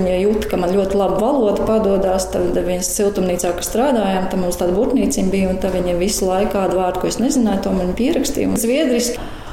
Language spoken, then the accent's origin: Latvian; Saldus, Saldus Municipality, Latvia; Esmu dzīvusi un augusi Saldu. Pilsētā augām un dzīvokļos dzīvoja, mainījām tur vienu uz otru, bet brīvais laiks un viss vasars man tika pavadīts laukos.